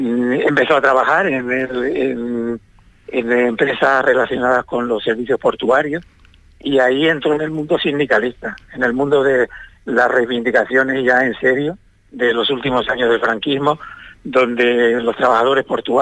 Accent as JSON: {"language": "Spanish", "town": "Güímar", "region": "Canary Islands", "country": "Spain", "said": "nosotros teníamos toda la familia y todos procedemos de Güímar."}